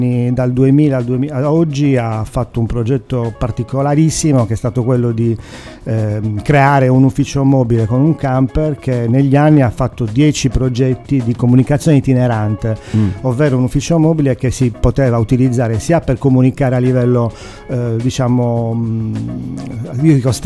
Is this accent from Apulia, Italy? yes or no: no; Sardinia, Italy; Noi siamo sardi, lo dico sempre